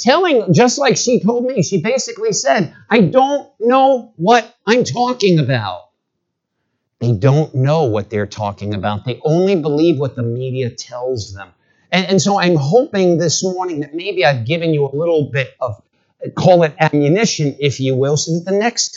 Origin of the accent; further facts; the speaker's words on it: New York, United States; Don't worry. It's okay. I'm from New York.